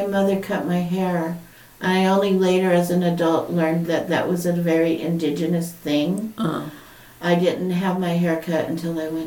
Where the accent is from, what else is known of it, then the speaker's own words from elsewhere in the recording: California, United States; So I actually grew up with a lot more of the Hawaiian culture than my own native Californian culture.